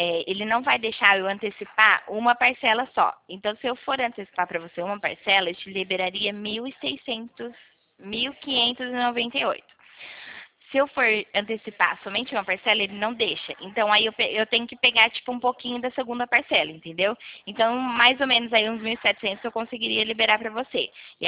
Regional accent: Nova Odessa, São Paulo, Brazil; Eu sou aqui de Nova Odessa.

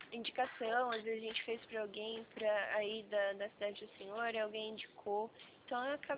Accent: São Paulo, Brazil; Sou de São Paulo.

